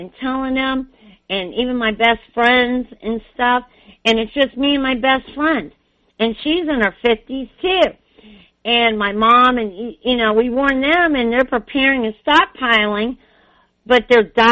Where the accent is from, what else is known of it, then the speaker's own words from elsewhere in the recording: Hudson, Florida, United States; from Hudson, Florida.